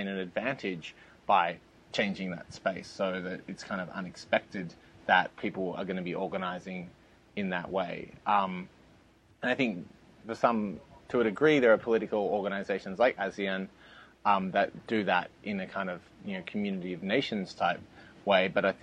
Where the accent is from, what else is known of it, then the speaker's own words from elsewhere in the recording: Australia; I'm speaking as the Australian on the team